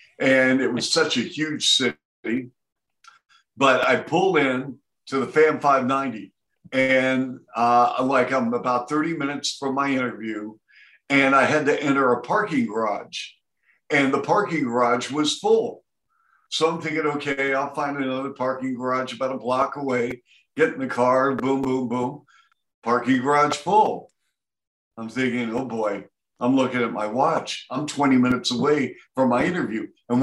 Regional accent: Seattle, Washington, United States; I grew up in Seattle.

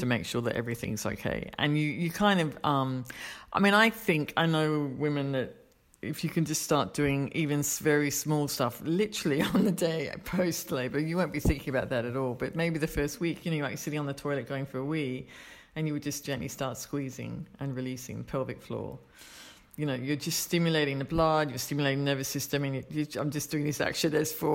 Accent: Australia; I'm Australian

